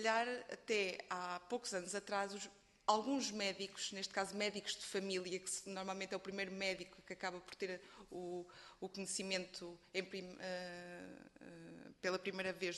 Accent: Figueira da Foz, Coimbra, Portugal; eu falo no meu caso mais pessoal, eu sou da Figueira da Foz

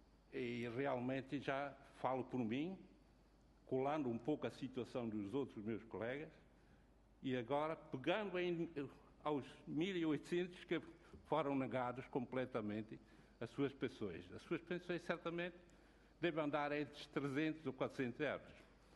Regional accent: Timor-Leste; born there; sou timorense, nascido em Timor, mas o meu coração é português.

